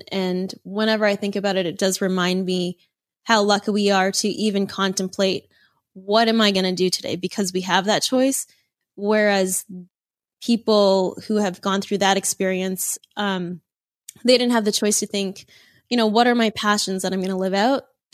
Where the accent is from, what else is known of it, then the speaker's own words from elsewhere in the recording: Toronto, Ontario, Canada; also born or lived in Mississauga; grew up in Vietnam and came to Canada in 77, I think, yeah, So yeah, I grew up in Ontario.